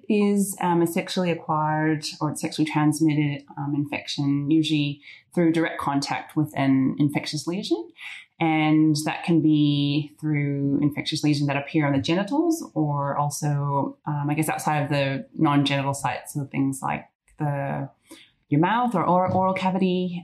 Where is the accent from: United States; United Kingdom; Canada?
Canada; now in Australia; I'm originally from Canada, but I call Australia home now for the last 13 years.